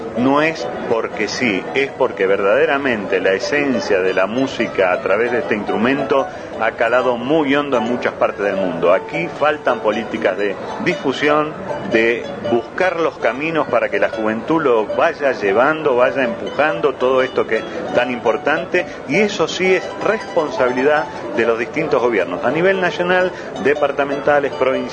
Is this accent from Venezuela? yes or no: no; Argentina; Nosotros venimos de Argentina